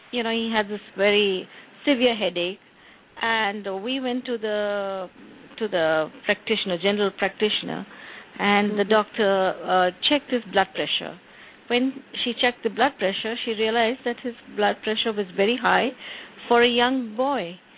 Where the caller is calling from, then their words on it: India; Hi. I'm calling from India.